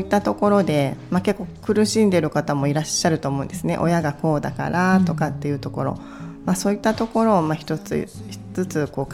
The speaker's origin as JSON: {"language": "Japanese", "town": "Mihara", "region": "Hiroshima", "country": "Japan", "tie": "born or raised there", "said": "私は広島県三原市出身です。生まれも育ちも広島です。"}